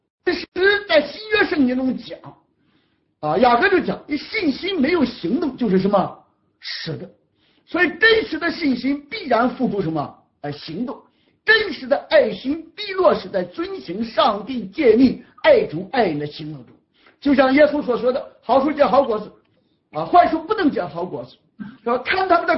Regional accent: China; 啊，我们中国人长者去世一般来是头七。

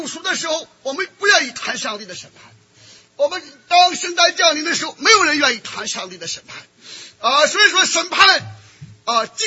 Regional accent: China; 那我们中国人往往讲啊，天堂近了啊，赶紧进天堂吧。

